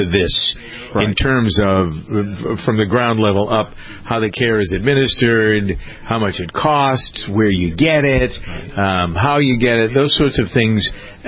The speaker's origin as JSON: {"language": "English", "region": "Massachusetts", "country": "United States", "said": "People say, I don't sound like I'm from Massachusetts. I worked hard not to sound like I'm from Massachusetts."}